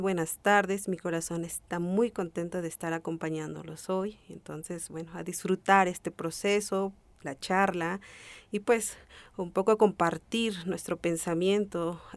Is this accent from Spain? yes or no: no; Chalam del Carmen, Chiapas, Mexico; soy chiapaneca. Mi comunidad se llama Chalam del Carmen, que es una comunidad muy pequeña que pertenece al municipio de Ocosingo. Es un lugar donde yo crecí, donde mis abuelos me compartieron todo ese conocimiento como tzeltales